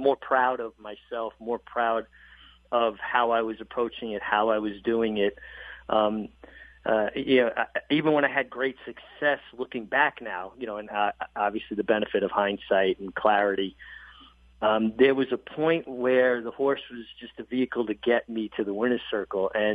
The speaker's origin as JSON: {"language": "English", "town": "Brooklyn", "region": "New York", "country": "United States", "tie": "born or raised there", "said": "Everybody, you know, kid growing up in Brooklyn wants to be a jockey."}